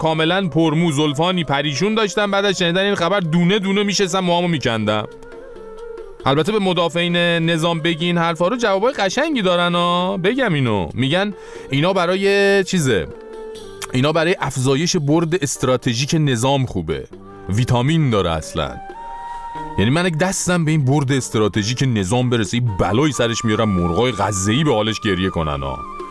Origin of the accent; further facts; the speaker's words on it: Iran; یادت میاد ای بابا ما ایرانی هستیم، تو کشور خودمون